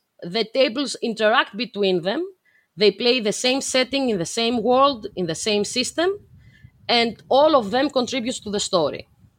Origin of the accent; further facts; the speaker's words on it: Greece; the last 4 years now that I'm back in Athens, because I'm from Greece